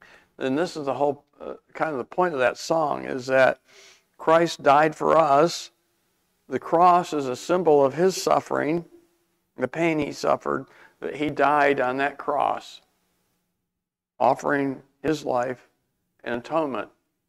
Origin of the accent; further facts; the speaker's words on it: Michigan, United States; They eventually moved to Albion, Michigan, which is not too far away from where I grew up in Michigan.